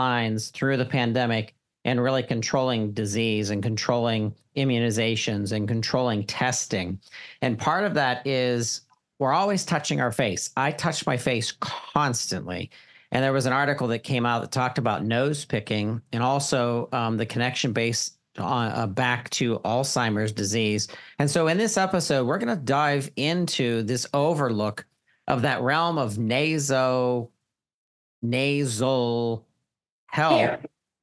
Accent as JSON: {"language": "English", "town": "Pittsburgh", "region": "Pennsylvania", "country": "United States", "said": "I'm very proud of because I'm from Pittsburgh."}